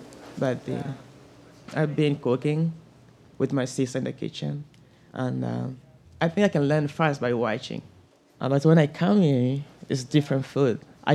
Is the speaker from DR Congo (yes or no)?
yes; DR Congo; moved away; also born or lived in Zimbabwe; I'm from Congo. At that time, there was been a lot of killing and shooting. Even my parents were killed, and that's why we moved.